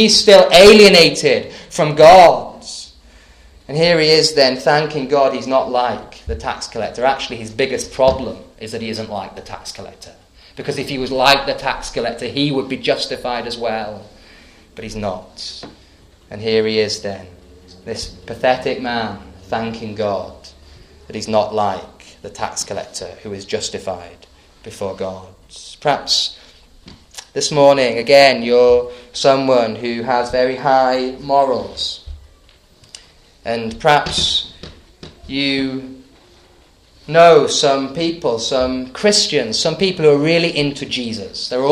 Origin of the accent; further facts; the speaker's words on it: Thirsk, Yorkshire and the Humber, United Kingdom; If you've ever visited my hometown, Thirsk, then you might have been struck by what a small and uneventful kind of place it is.